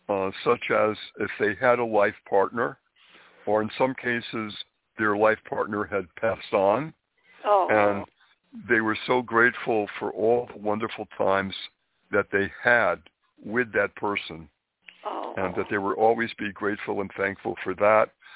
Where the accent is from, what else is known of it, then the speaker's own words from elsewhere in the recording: Springfield, Massachusetts, United States; I was brought up in New England, Springfield, Massachusetts, and because all around Massachusetts and the other states bordering, there were so many historic sites.